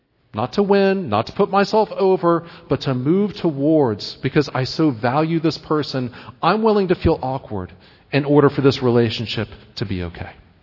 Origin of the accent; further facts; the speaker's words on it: Marietta, Georgia, United States; Cards on the table here. I'm from roughly this area. I grew up in Marietta, Georgia. I went to undergrad roughly in the area in Athens.